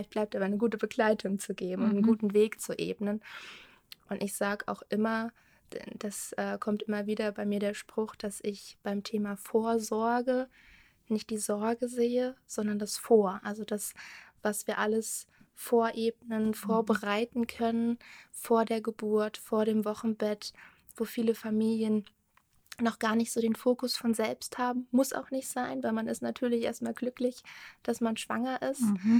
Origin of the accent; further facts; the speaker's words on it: Kassel, Hesse, Germany; ich komme ursprünglich aus Hessen, aus Kassel